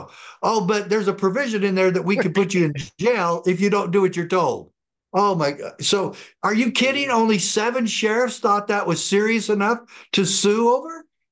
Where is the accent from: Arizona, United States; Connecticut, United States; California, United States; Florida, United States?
Arizona, United States; I was the elected sheriff of Graham County, Arizona, my hometown, where my dad served as an FBI agent.